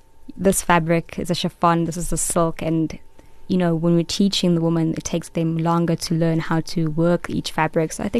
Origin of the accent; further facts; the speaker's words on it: Kenya; born there; So I was born in Kenya